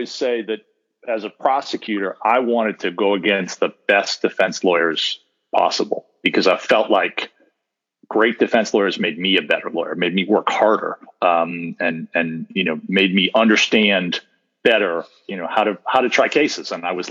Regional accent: Northeast, United States; Like, I come from the Northeast where, you know, nobody cares about college football.

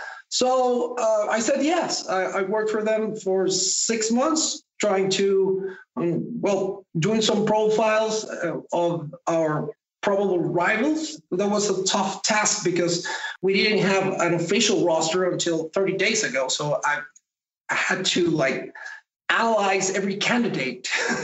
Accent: Puerto La Cruz, Anzoátegui, Venezuela; now in Caracas, Venezuela; Around 9 years ago, I moved to Caracas. I'm from Puerto La Cruz. That's like a coast city here in Venezuela.

